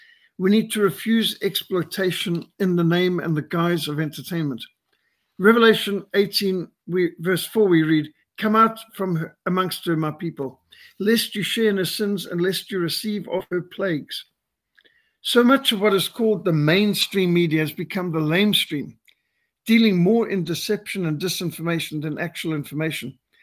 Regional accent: Zimbabwe; I was brought up in Rhodesia

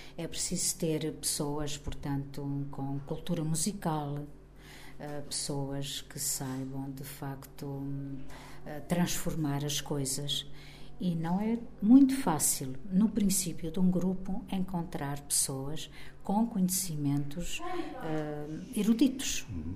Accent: Santa Eulália, Portugal; vim a Santa Eulália, vim à minha terra a divulgar esse livro, e por cá ficaram

